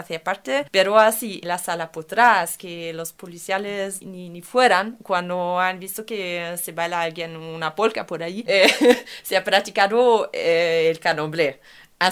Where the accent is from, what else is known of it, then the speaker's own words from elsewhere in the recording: Germany; Spanish is a second language; yo como alemana me he formado en la música clásica, tocando siempre con partitura.